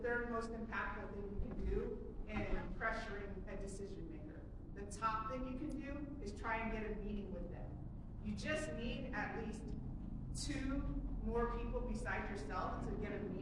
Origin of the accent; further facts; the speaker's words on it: Phoenix, Arizona, United States; I grew up here in South Phoenix, but I've been in the DC area for a good chunk of my life.